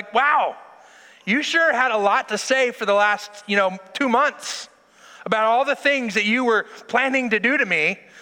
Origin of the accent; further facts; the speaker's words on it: Modesto, California, United States; I grew up in Modesto, California, and a town over was this town called Ripon.